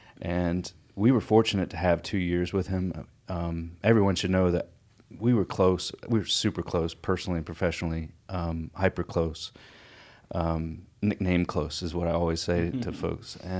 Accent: Maryland, United States; now in Chattanooga, United States; I am actually in Chattanooga originally. I'm from Maryland.

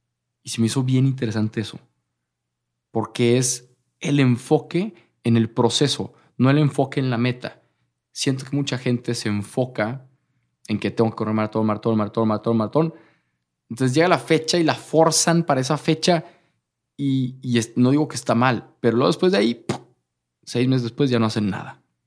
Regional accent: Torreón, Coahuila, Mexico; now in Monterrey, Mexico; Yo soy de Torreón

